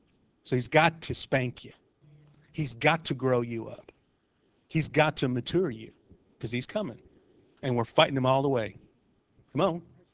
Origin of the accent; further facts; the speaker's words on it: Gary, Indiana, United States; Gary, Indiana, I grew up in Gary, Indiana, and we made people from Chicago nervous.